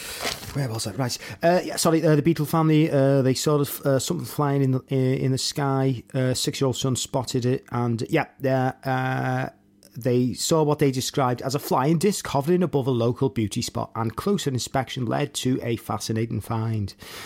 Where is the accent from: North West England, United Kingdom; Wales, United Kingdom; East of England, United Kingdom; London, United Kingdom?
North West England, United Kingdom; Liverpool; a place I'm familiar with because I'm from Liverpool as well, clearly.